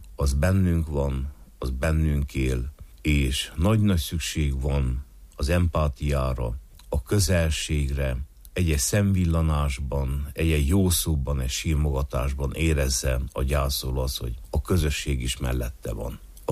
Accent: Homoródalmás, Harghita, Romania; Mi szülőfalunkban, Homorodalmáson, mi a falu egyik felében, felső felében lakunk

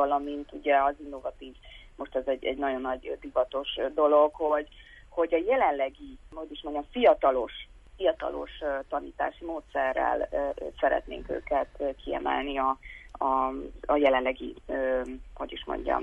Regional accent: Transylvania, Romania; mint erdélyi erdélyszármazású is

